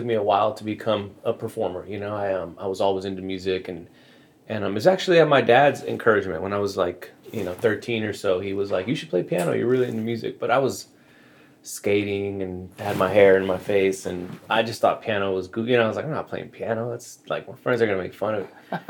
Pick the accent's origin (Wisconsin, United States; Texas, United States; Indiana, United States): Texas, United States; Born and raised in Texas, yeah.